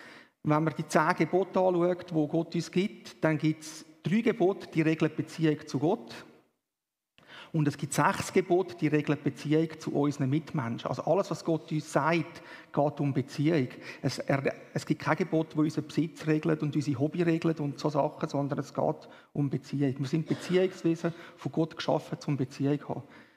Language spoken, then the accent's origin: German; Rapperswil, St. Gallen, Switzerland; Ich bin in Rapperswil aufgewachsen, also geboren und aufgewachsen, immer in der Freien Evangelischen Gemeinde tätig gewesen, heute Kirche im Prisma.